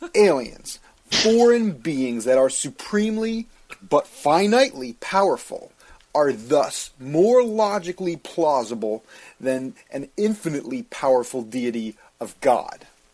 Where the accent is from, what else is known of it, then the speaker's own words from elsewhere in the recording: Philadelphia, Pennsylvania, United States; This week they talked about my hometown team, the Eagles, and I was super excited to listen to it.